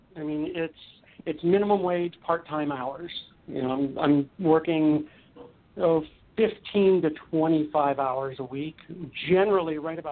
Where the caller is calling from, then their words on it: Buffalo, New York, United States; also born or lived in Delaware; I am currently in Buffalo, New York.